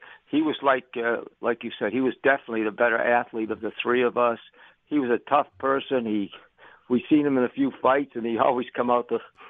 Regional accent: Philadelphia, Pennsylvania, United States; I saw a lot of players growing up in the Philadelphia area.

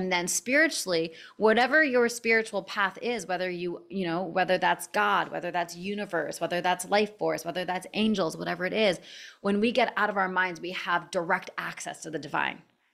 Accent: Canada; I'm from Canada

